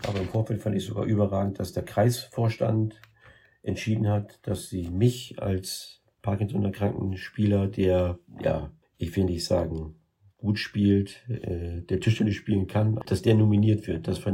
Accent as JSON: {"language": "German", "town": "Eistrup", "country": "Germany", "tie": "born or raised there", "said": "Und ich selber bin jetzt 58 und ich bin aus dem Ort nicht rausgekommen. Ich sage immer, ich bin Landei, aber hier fühle ich mich wohl. … ist durchaus ein Begriff in der einen oder anderen Ecke hier in Eistrup."}